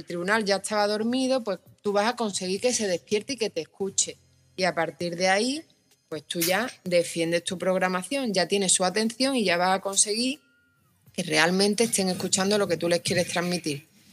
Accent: Málaga, Andalusia, Spain; soy de Málaga

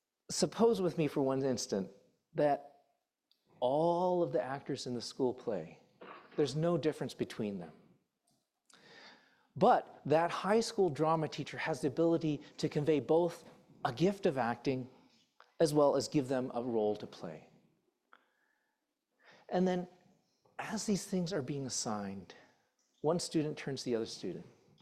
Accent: Chicago, Illinois, United States; now in Pittsburgh, United States; yeah, I'm from Chicago, and the Bears traded Justin Fields to the Pittsburgh Steelers for a 6th-round draft pick. I'm living here in Pittsburgh

